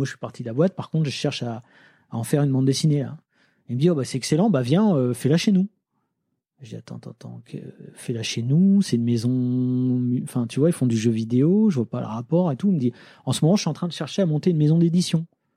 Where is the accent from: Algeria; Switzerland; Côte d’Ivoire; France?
France; Lille, Hauts-de-France; moi je viens de Lille